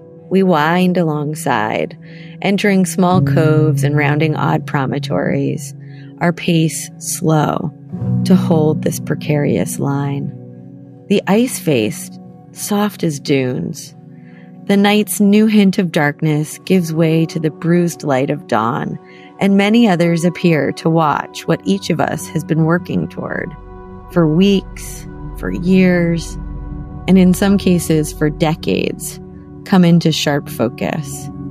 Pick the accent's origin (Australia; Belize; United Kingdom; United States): United Kingdom; East of England; I'm from Norfolk. I shouldn't be here.